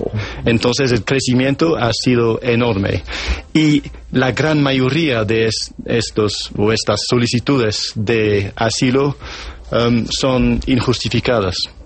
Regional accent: United Kingdom; la presión de la migración irregular en mi país. Porque hace un par de años levantamos el requisito de visa para colombianos y en los últimos 2 años hemos visto muchos colombianos viajando al Reino Unido.

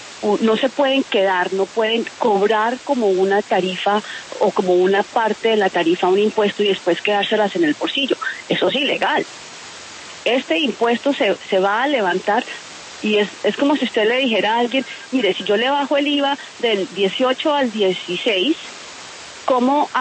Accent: Colombia

